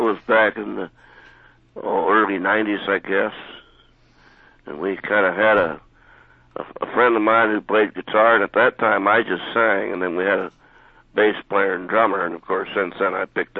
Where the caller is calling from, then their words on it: Ellendale, Minnesota, United States; I'm from Ellendale, Minnesota.